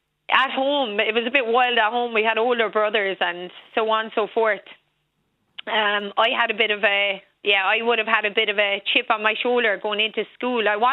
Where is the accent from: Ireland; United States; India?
Ireland; Carrigeen; because unfortunately I'm from Carrigeen, the wilderness